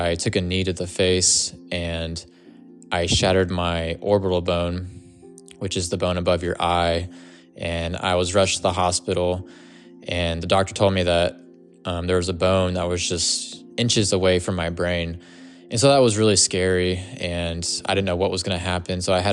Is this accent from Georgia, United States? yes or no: yes; Atlanta, Georgia, United States; I am from Atlanta, Georgia.